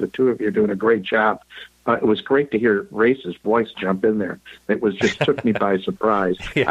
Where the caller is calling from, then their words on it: Chicago, Illinois, United States; from Chicago.